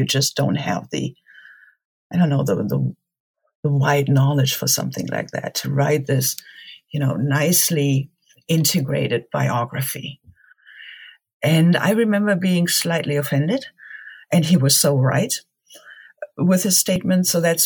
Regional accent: Germany; And I think part of that was really growing up in Germany and the strange realization, looking around in, say, the early 80s or late 70s

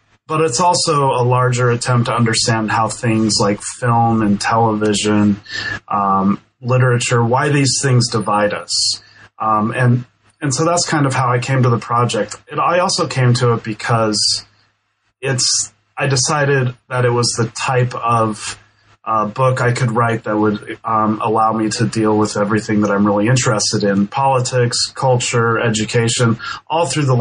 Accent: Denver, Colorado, United States; So I grew up in Denver and I went to University of New Mexico.

